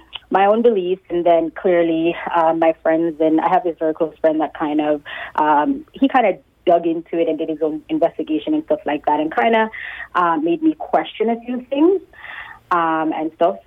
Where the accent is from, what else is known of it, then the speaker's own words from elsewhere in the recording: Jamaica; And like I said, I'm Jamaican.